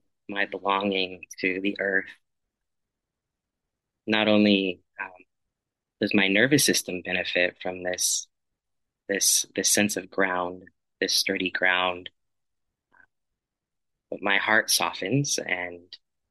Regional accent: Bakersfield, California, United States; moved away as an adult; also born or lived in Los Angeles / New York City; And this is my hometown. This is where I was raised. I left Bakersfield when I was 18. And yeah, I'm returning now just about 17 years later. And yeah, along the way, I spent some years in Los Angeles before moving to New York City.

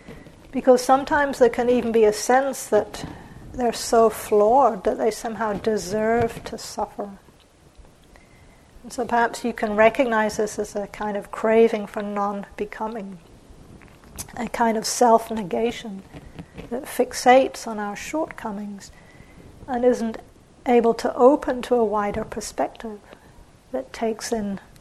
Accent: England, United Kingdom; also born or lived in New Zealand; So for example, I grew up in England and New Zealand.

